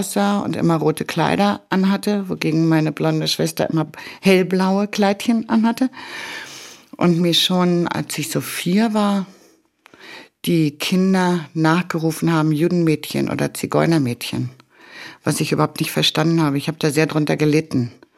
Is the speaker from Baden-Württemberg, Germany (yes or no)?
no; Berlin, Germany; born there; Ja, geboren bin ich 1949 in Berlin.